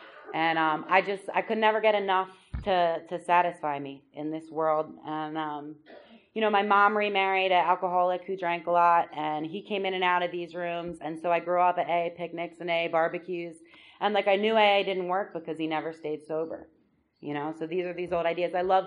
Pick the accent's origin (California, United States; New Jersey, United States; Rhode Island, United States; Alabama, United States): New Jersey, United States; Like I said, I grew up in South Jersey.